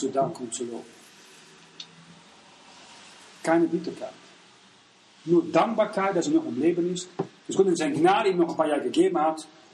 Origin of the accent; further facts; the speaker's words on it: Netherlands; German is a second language; war ich in Niederlanden und aus dem Haus, wo ich aufgewachsen bin, war eine riesige reformierte Kirche.